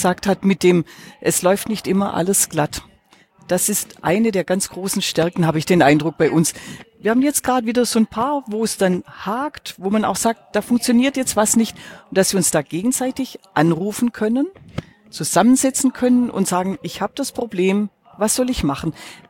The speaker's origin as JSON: {"language": "German", "region": "Baden-Württemberg", "country": "Germany", "said": "Bin ja Schwäbin, bin ja in einem Unternehmerhaushalt aufgewachsen."}